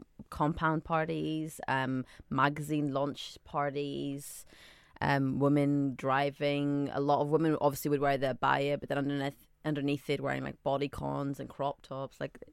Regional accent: Northern Ireland, United Kingdom; also born or lived in Sudan / Scotland; now in London, United Kingdom; I always had this identity sort of being Sudanese, growing up in Northern Ireland, then moving to Scotland and now living in London.

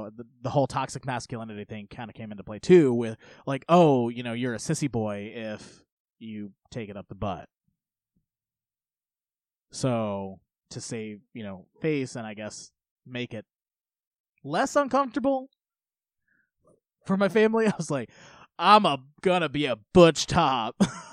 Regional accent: United States; I grew up in Polk County, okay? There's not a lot of pickings there, okay?

